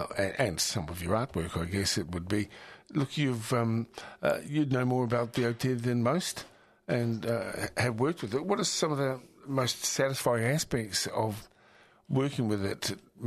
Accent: Waikato, New Zealand; I'm from the Hauraki, and we used to pride ourselves and still do tribally

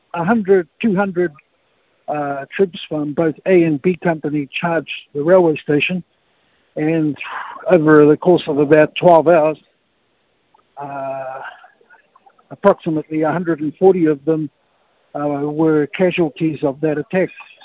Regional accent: New Zealand; when we come away from Aotearoa, New Zealand, that we have a good talk

